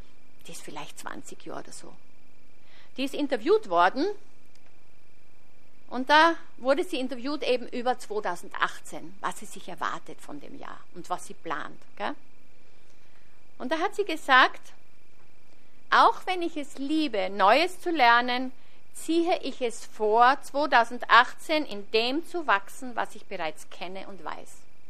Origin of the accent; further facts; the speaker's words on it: Austria; Hey, das bringt uns als Österreicher Ehre.